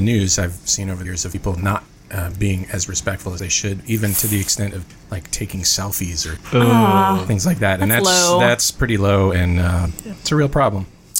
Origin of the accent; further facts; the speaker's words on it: East Coast, United States; people, me and my wife, we're from the East Coast.